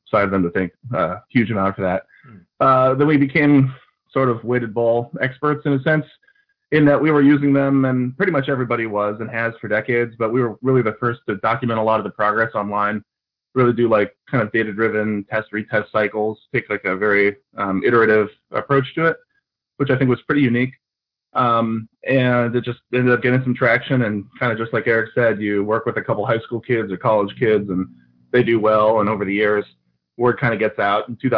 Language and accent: English; Cleveland, Ohio, United States; moved away as an adult; now in Seattle, United States; I was from Cleveland, Ohio. Went out to Seattle when I was 22.